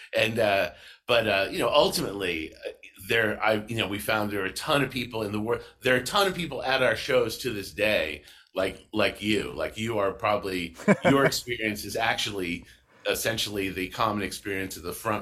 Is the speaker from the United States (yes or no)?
yes; Boston, Massachusetts, United States; a record company that we knew about from growing up in Boston.